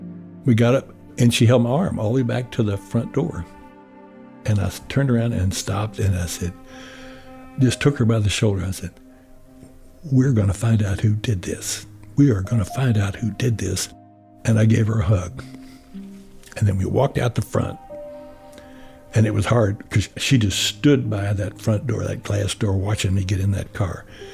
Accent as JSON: {"language": "English", "region": "Southern United States", "country": "United States", "said": "I had made a pledge, and I'm from the South. We touch and hug a lot of people, and I'm a hugger."}